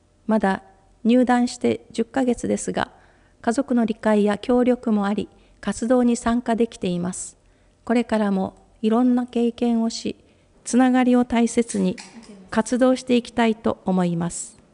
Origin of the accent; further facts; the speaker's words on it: Katsushika, Tokyo, Japan; born there; now in Toyono, Japan; 私は東京都葛飾区で生まれ、東日本大震災の1年後、家族で豊野町へ移住してきました。